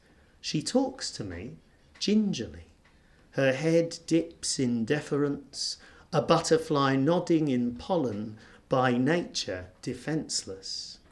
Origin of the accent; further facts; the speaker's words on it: East of England, United Kingdom; because I grew up in Bedfordshire.